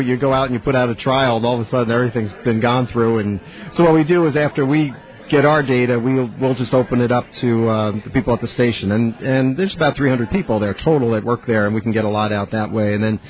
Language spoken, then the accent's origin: English; New Jersey, United States; Well, I grew up in New Jersey in the suburbs. It wasn't from a farming background at all.